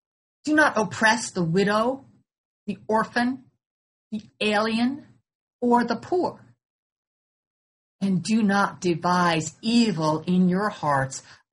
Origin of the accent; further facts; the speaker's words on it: New York, United States; as a white person, as a woman, as a New Yorker, as a financially secure person, as a U.S. citizen with immigrant forebears.